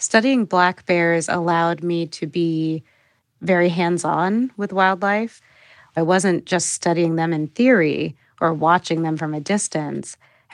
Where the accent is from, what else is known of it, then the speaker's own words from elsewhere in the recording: San Francisco, California, United States; I'm from San Francisco, and nature is just a couple hours away.